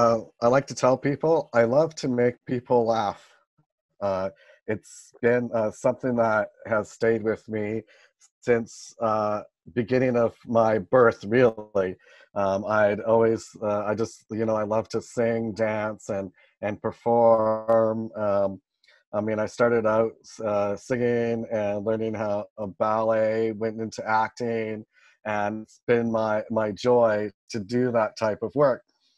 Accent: Canada; also born or lived in London, England; even though I'm Canadian, I'm also Swiss. And so I've had the privilege to be able to live all around the world.

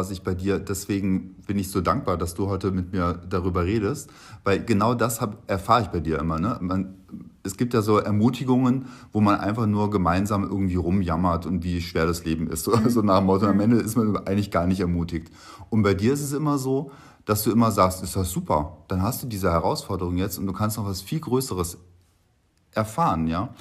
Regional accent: Germany; Ich bin ja selber Deutscher.

